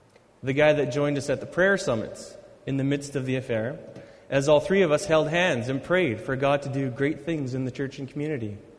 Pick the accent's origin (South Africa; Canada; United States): Canada; Steinbach, Manitoba; I grew up in Steinbach, Manitoba. It's a place where everyone knows everyone.